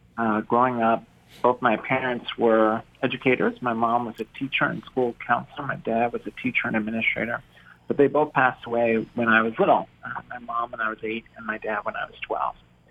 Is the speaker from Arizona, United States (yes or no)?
no; New York, United States; born there; now in Maryland, United States; You know, I was born in New York, and then after my parents passed away, I moved around all over, really, the country, and decided to settle in Maryland really because of my wife.